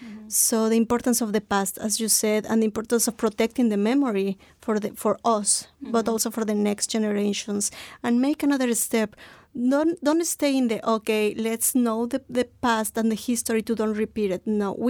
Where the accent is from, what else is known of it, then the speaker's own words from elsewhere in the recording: Puebla, Mexico; Yo les comento que en Puebla, donde yo soy, donde yo nací, hay una pirámide hermosa